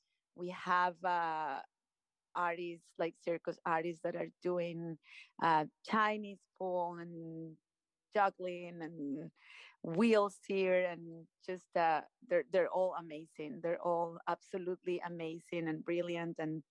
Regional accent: Colombia; I am from Colombia.

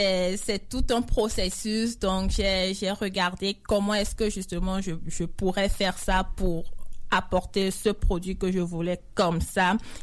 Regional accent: Dassa-Zoumè, Collines, Benin; Dassa, en fait, c'est une ville du Bénin. C'est une ville, okay, du centre du Bénin.

